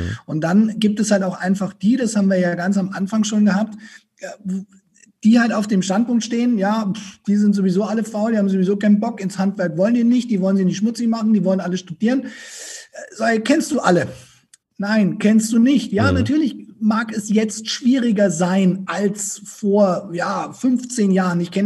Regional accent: Bavaria, Germany; accent: Franconian; Aber ich kann meinen Dialekt komplett an- und ausschalten, so wie ich das möchte, weil auf der Bühne ist es für die meisten angenehmer, wenn du halt Hochdeutsch sprechen darfst und nicht so fränkisch wie ich jetzt.

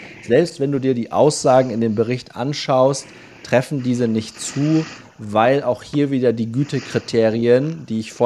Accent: Lower Saxony, Germany; von der Hochschule Osnabrück, also so Ecke meiner Heimat, ne? Also unweit von Kloppenburg.

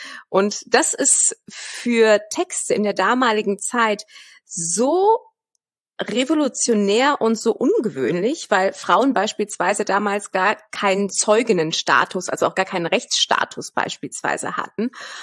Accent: Cologne, North Rhine-Westphalia, Germany; now in Vienna, Austria; Ich bin Kölner Wahlwienerin, seit jetzt rund 5 Jahren lebe ich in Wien.

